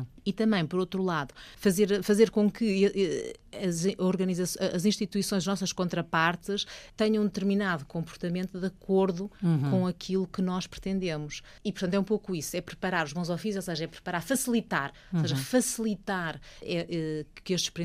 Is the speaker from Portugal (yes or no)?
yes; Portugal; moved away; aprendi a apreciar mais o meu país. Isso é o que eu tenho visto. Por mais que eu ande no mundo, eu quando saí de Portugal, saí um bocado de costas voltadas